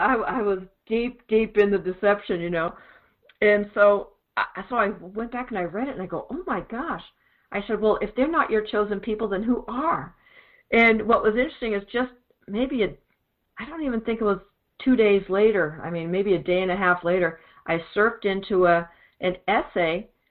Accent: Boston, Massachusetts, United States; I'm from Boston originally, so, you know, the Red Sox.

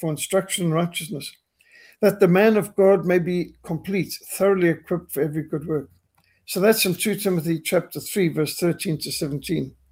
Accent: Zimbabwe; When I was brought up in Rhodesia, it was very much integrity, very much work ethic.

